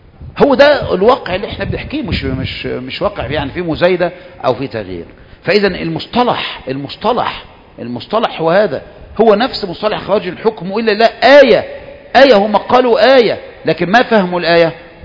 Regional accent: Egypt; واحنا مصريين كده، احنا مصريين تدغدغ عواطفنا

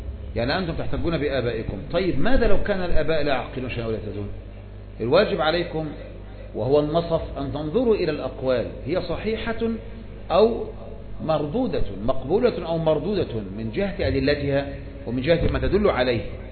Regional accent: Egypt; إحنا مصريين عندنا عادة لما نقول

